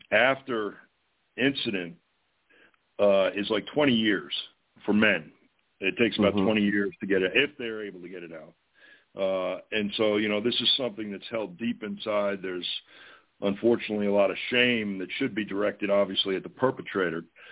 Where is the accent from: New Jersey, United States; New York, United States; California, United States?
New Jersey, United States; Madison; Well, I grew up. I grew up in New Jersey in a town called Madison. It's about 20-25 miles west of Manhattan. It was a typical commuter town, suburbia.